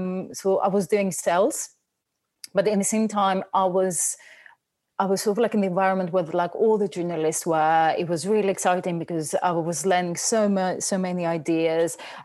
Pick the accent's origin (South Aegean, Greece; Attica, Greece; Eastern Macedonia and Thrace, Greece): Attica, Greece; Athens; moved away; because we are migrants as well, I don't have the luxury of time to doubt myself in a sense of I'm born and bred in Athens.